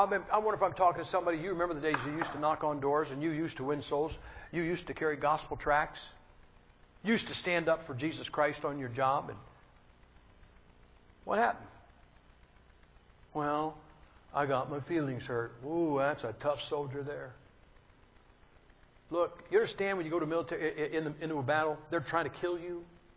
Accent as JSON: {"language": "English", "town": "Massillon", "region": "Ohio", "country": "United States", "said": "Now, I am from Massillon, Ohio."}